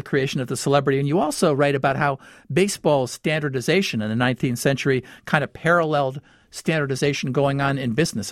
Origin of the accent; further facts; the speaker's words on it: Pittsfield, Massachusetts, United States; my hometown, Pittsfield, Massachusetts